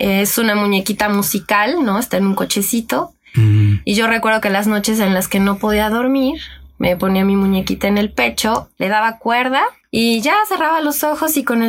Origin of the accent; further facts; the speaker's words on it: Mexico City, Mexico; soy aquí de la Ciudad de México. Mi formación profesional soy psicóloga, estudié en la Universidad del Valle de México, pero en Guadalajara, estuve viviendo allá un par de años.